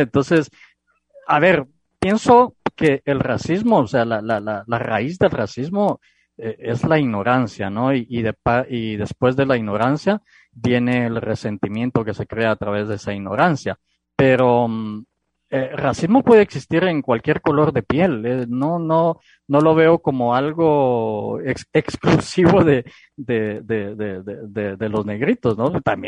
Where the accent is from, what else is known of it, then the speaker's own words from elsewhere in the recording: Guatemala; yo que soy guatemalteco